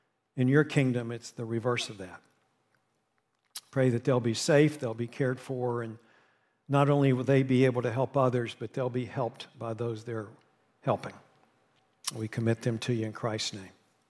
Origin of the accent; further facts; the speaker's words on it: West Virginia, United States; And I'm aware of that area, and I grew up in West Virginia, kind of near all that.